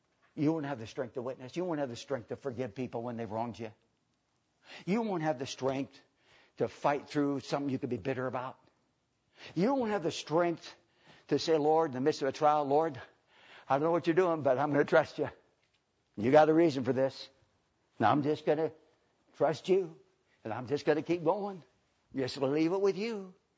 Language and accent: English; Spokane, Washington, United States; I'll probably go back to Spokane, my hometown. You don't have any good Bible reading churches there.